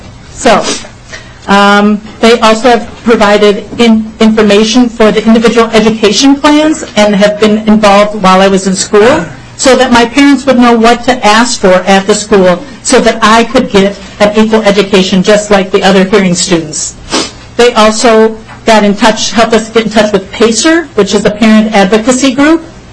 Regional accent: Lakeshore, Minnesota, United States; and I'm from Lakeshore, that's near Brainerd.

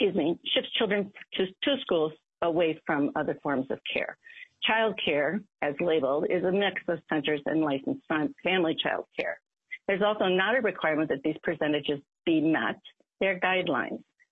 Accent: Iowa, United States; I grew up in Iowa. No one hold it against me.

